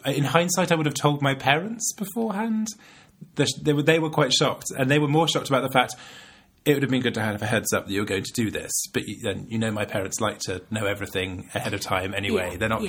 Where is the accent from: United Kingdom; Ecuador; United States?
United Kingdom; I fumbled the proposal by sort of being really British and male about it